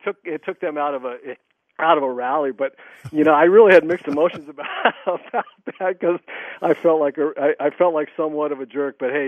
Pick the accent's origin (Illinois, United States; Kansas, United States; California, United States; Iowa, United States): California, United States; We're both from Southern California